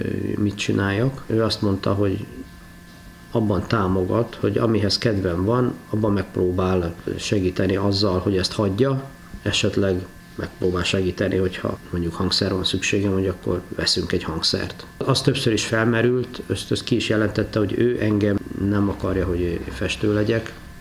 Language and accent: Hungarian; Debrecen, Hajdú-Bihar, Hungary; moved away as an adult; ha megkérdezik ma is, hogy én hova valósi vagyok, én azt mondtam, hogy én debreceni vagyok, bár 84 vége óta, miután elvittek katonának, maximum nyári szünetekben voltam hosszabb ideig ott.